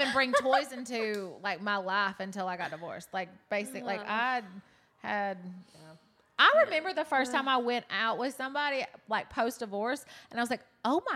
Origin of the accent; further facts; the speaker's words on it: the South, United States; But see, like, I grew up like a church girl. Like, I had no idea. Like, I was raised down in the South.